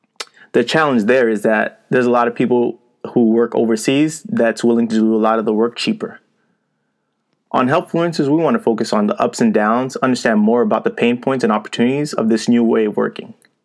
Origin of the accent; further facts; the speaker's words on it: Miami, Florida, United States; also born or lived in Dubai; I'm from Miami, Florida, but for the past 5 years, I've been living in Dubai while working in Germany, Philippines, and India.